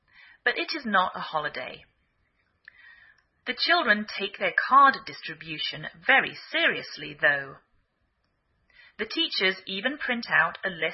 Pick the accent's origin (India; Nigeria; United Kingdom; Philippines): United Kingdom; England; now in United States